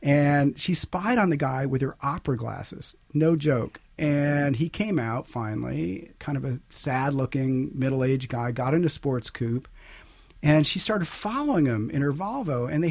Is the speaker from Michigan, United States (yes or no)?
no; Brooklyn, New York, United States; And I grew up in Brooklyn Heights. I don't tell, I'm sort of known as a Western writer, and I don't tell too many, people from Colorado and Wyoming that I grew up in Brooklyn, but I did. I know the subway lines.